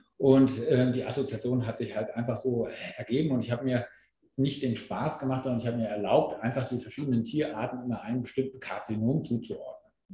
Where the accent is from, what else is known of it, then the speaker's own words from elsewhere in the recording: Frankfurt am Main, Hesse, Germany; Ich komme aus Frankfurt am Main. Man hört es, dass ich aus Deutschland komme. Man hört nicht, dass ich aus Frankfurt am Main komme, zum Glück, sonst würde ich Hessisch sprechen.